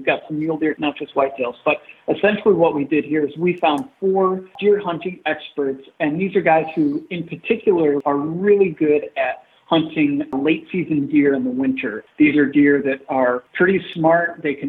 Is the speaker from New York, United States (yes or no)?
yes; New York, United States; we've got an expert in my home state of New York.